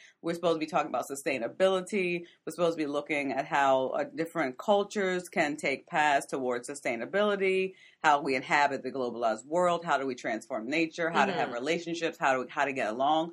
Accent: New York, United States; Know because I'm a New Yorker.

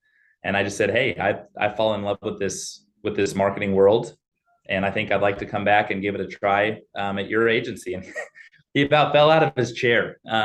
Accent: Tulsa, Oklahoma, United States; I was born and raised here in Tulsa, Oklahoma.

